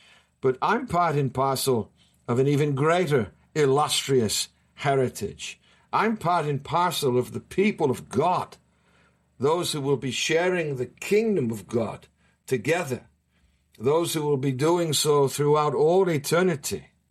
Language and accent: English; Boston, Massachusetts, United States; You know, I come from Boston, and I'm a Boston Celtics fan